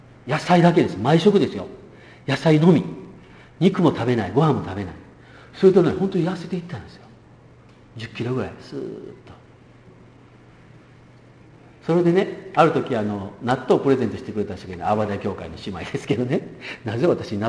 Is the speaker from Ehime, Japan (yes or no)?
no; Kobe, Hyogo, Japan; 私は神戸育ちですから、関西の人間ですので